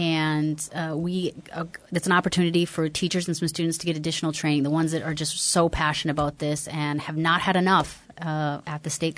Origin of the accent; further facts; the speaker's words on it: North Dakota, United States; I'm from Central North Dakota, a tiny town, so that's kind of where my heart is at.